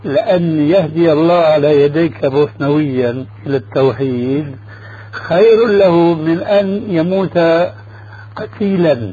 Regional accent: Syria

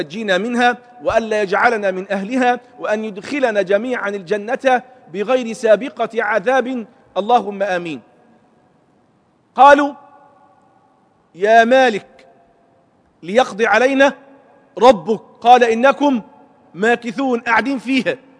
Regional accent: Egypt; اشبه ما يكون بالتحطيب اللي بيعملوه جماعه الصعيده عندنا في مصر

